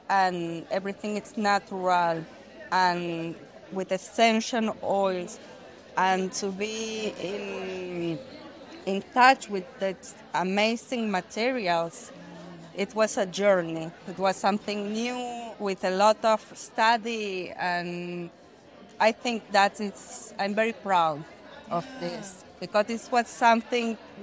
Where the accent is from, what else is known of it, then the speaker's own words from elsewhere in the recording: Israel; We are from Israel, and we are here at the Barcelona Knit that it's amazing.